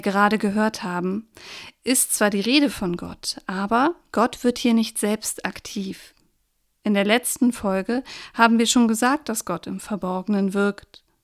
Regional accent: Saxony, Germany; accent: Saxon; now in Hamburg, Germany; uns hört man das ja auch manchmal an, dass wir hier in Hamburg leben. Und ich habe damals diesen Dialekt aus Sachsen eben so doll gesprochen, dass man mich gar nicht verstanden hat.

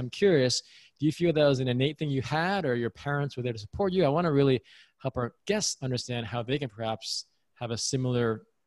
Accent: New York City, New York, United States; So, because I'm from New York too, that's why I laugh

